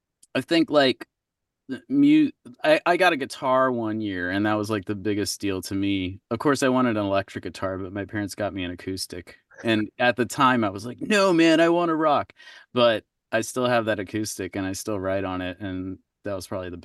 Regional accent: Texas, United States; moved away; My dad got transferred. I grew up in Texas. We were moving to Florida.

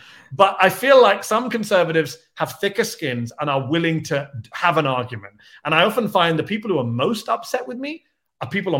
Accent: United Kingdom; I'm British

